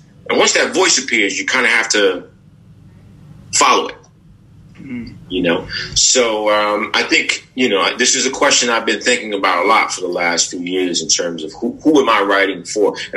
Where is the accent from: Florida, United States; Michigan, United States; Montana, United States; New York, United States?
New York, United States; New York City; the brothers I grew up with in East Harlem on 123rd and Lex, on 122nd and Lexington